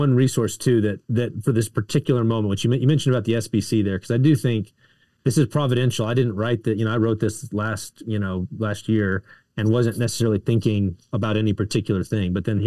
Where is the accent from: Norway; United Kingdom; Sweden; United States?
United States; Texas; And I grew up in the South in Texas, in a kind of a suburban sort of setting.